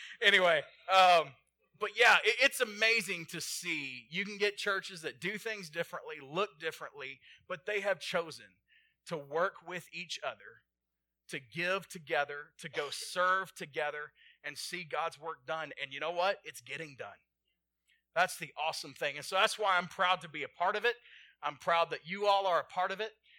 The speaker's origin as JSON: {"language": "English", "region": "Texas", "country": "United States", "said": "I'm originally from Texas."}